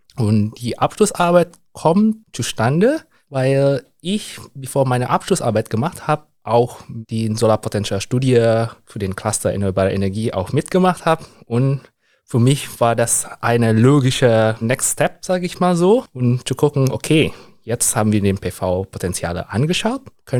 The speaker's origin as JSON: {"language": "German", "country": "Indonesia", "second_language": "German", "said": "Ich komme aus Indonesien, eine Stadt mit einer recht viel Biodiversität."}